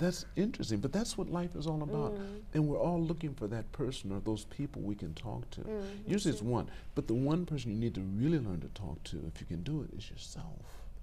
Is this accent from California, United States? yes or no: yes; California, United States; I'm from California, so I spoke different.